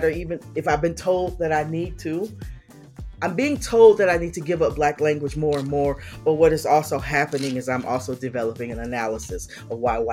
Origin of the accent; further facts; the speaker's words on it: Toledo, Ohio, United States; so I grew up in Ohio, in Toledo, Ohio. So this is Northwest Ohio